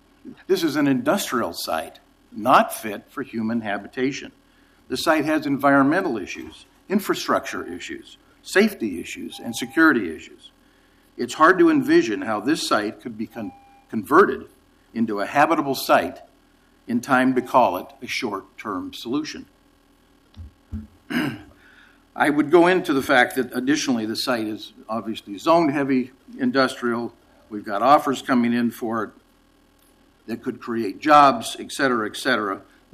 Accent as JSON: {"language": "English", "town": "Portland", "region": "Oregon", "country": "United States", "tie": "born or raised there", "said": "I was born in Portland, have lived in Portland."}